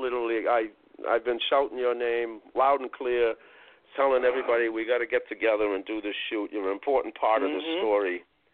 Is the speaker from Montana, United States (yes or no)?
no; Roxbury, Massachusetts, United States; I grew up 2 miles from here. I grew up in Roxbury.